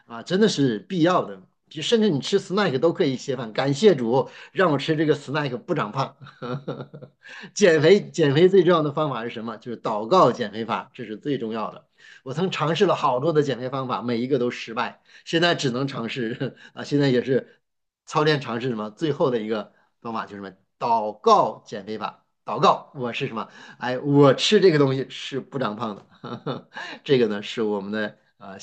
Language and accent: Chinese; China; 但我们中国人很喜欢。